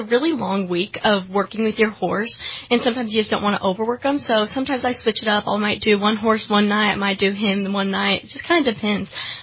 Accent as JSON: {"language": "English", "town": "Reading", "country": "United States", "tie": "born or raised there", "said": "So I was born and raised in Reading"}